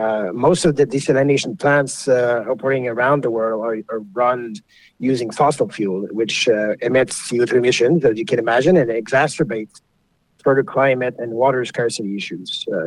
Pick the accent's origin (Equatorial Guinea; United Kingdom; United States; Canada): Canada; Sherbrooke, Quebec; I'm from Sherbrooke, graduated from Sherbrooke University in finance